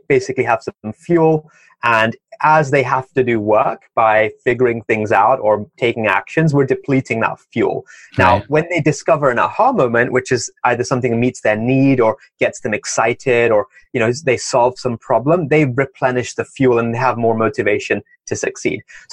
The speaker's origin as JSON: {"language": "English", "region": "London", "country": "United Kingdom", "tie": "born or raised there", "said": "I grew up in a variety of places, but mostly I grew up in the UK, in London."}